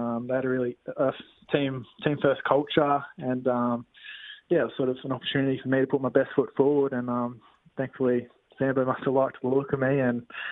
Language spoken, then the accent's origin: English; Sydney, New South Wales, Australia; I'm a Sydney boy through and through, in the Hills District, for anyone that knows Sydney quite well. So, yeah, growing up there my whole life.